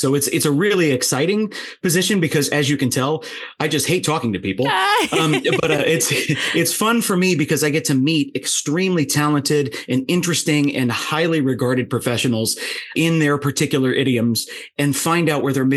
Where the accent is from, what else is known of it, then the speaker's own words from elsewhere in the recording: St. Louis, Missouri, United States; growing up in St. Louis in a family of St. Louis law enforcement officers